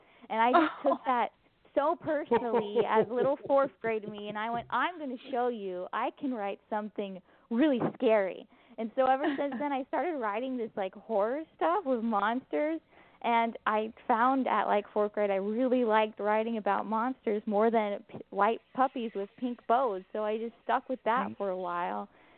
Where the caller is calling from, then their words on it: Kennewick, Washington, United States; I'm calling from Kennewick, Washington, in my parents' bedroom.